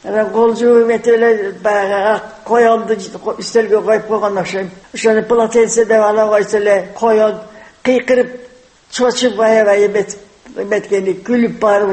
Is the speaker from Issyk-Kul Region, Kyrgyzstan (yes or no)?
yes; Karakol, Issyk-Kul Region, Kyrgyzstan; Мен кичине кезимде шаарда туруп, Каракол шаарында туруп турабыз. Кыргызстандан качып кайра келгенден кийин ошо эмеде.